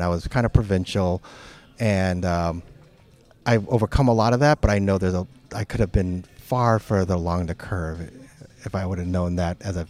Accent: Chicago, Illinois, United States; also born or lived in California / New York / Toronto / England; So I grew up in Chicago, but I've lived in California, New York, Toronto, England, and now I live in Southern California.

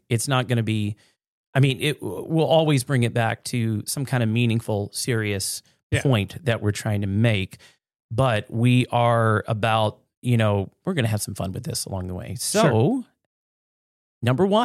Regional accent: Louisiana, United States; now in Sioux Falls, United States; I grew up in Southeast Louisiana, which was a predominantly Roman Catholic area.

